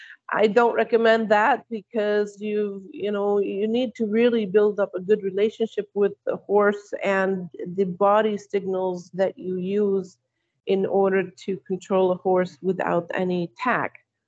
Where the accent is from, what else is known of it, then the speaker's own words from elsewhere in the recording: United States; moved away as an adult; now in Saudi Arabia; I'm from the States, but I have been living in Saudi Arabia for 24 years.